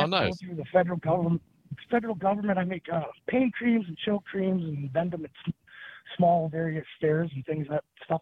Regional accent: Greenwood, Wisconsin, United States; I'm from Greenwood, right there in the middle of it, actually.

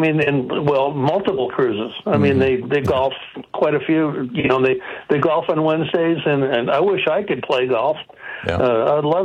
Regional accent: California, United States; I'm from the East Bay in San Francisco.

